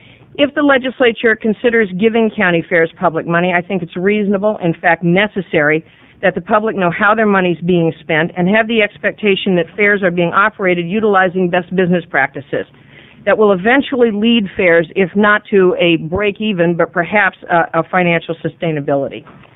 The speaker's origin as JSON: {"language": "English", "town": "Redmond", "region": "Oregon", "country": "United States", "tie": "born or raised there", "said": "I grew up in Redmond."}